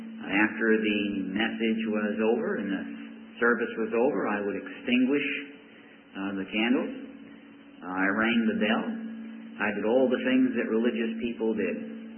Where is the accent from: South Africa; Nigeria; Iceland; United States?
Iceland; When you're born in Iceland, you're born into the Lutheran Church. That's automatic. I grew up in the Lutheran Church.